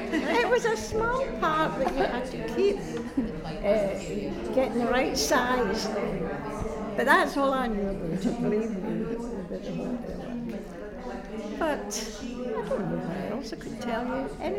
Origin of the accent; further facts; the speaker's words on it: Clydeside, Scotland, United Kingdom; Well, I was born in Clydeside in 1922.